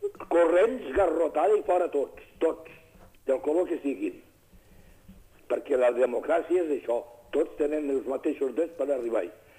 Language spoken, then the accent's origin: Catalan; Catalonia, Spain; una de les coses que tinc molt vives és que sóc català i vull que em respectin com a català